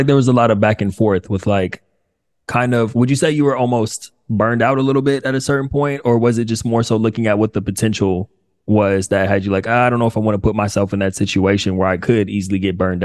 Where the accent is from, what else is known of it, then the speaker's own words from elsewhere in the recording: California, United States; Like, we're both from Southern California.